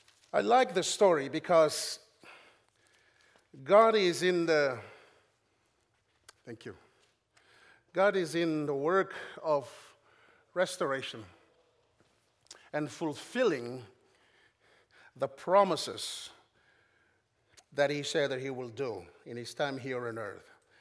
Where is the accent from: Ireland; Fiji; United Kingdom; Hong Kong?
Fiji; now in Stavanger, Norway; From Stavanger, Norway, but I'm from the Fiji Islands. Oh, it's a long way from the Fiji Islands to come to Dubai. I said, no, I live and work in Stavanger.